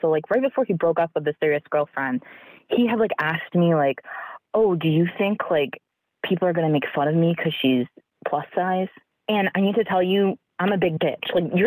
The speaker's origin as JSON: {"language": "English", "region": "New England", "country": "United States", "said": "And we, like, we're from New England, so, like, it was a magical summer."}